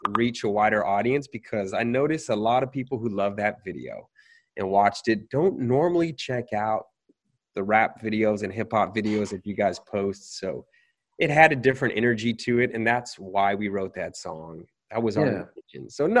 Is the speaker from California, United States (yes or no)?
yes; San Diego, California, United States; he was connected to a friend of mine who I grew up with in San Diego